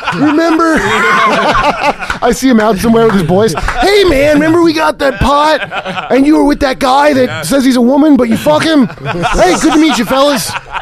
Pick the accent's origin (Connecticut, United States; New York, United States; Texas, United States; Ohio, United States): New York, United States; Ronkonkoma; They always got those stupid fucking names in Indian Long Island. Like I'm from Ronkonkoma.